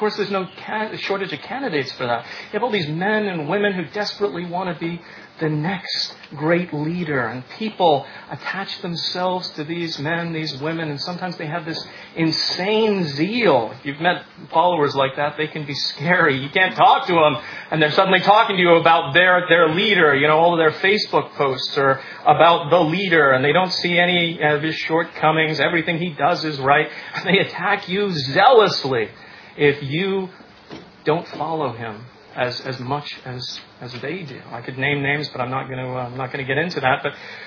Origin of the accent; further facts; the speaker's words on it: England, United Kingdom; now in United States; I watch it as an Englishman in one sense, I still don't have my citizenship, I'm working on it